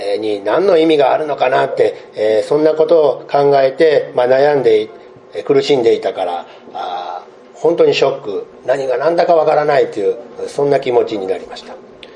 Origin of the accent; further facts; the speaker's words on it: Osaka, Japan; also born or lived in Hokkaido; 私は生まれは大阪出身なんですけども